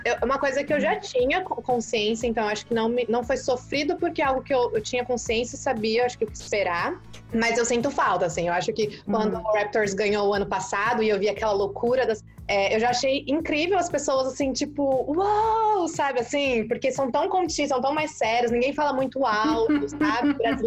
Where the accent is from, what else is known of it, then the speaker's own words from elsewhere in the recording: Brazil; Como brasileira, eu vou falar que esse é um hábito que eu vejo negativo.